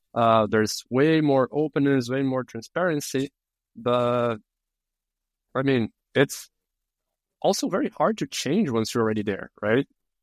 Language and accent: English; Brazil; I'm from Brazil.